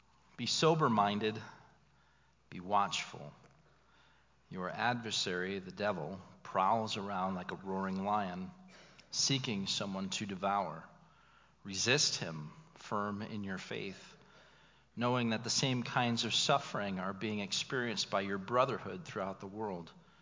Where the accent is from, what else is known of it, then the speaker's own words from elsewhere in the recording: United States; Now, growing up in America, you know, being saturated with all kinds of entertainment